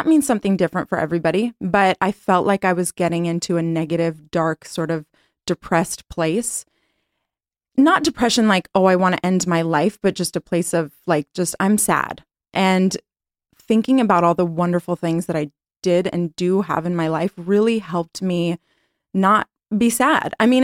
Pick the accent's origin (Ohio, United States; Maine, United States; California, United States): California, United States; But yeah, I grew up in the Bay Area. I went to UCLA.